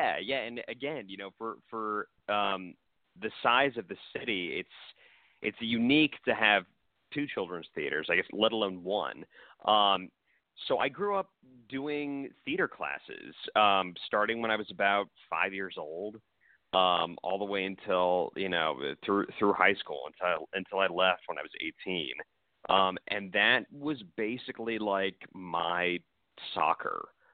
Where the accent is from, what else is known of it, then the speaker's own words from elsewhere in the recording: Portland, Oregon, United States; I had an equally normal childhood and a kind of a unique childhood. My parents are federal prosecutors in Portland, Oregon